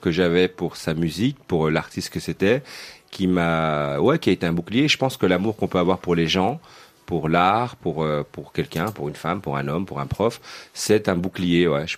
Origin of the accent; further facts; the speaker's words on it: Belgium; je suis belge musulman.